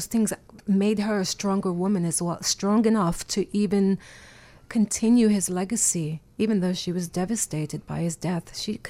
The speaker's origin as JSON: {"language": "English", "region": "New York", "country": "United States", "tie": "born or raised there", "said": "My parents are from Puerto Rico. I grew up in New York, but my parents were from Santurce and from Ponce."}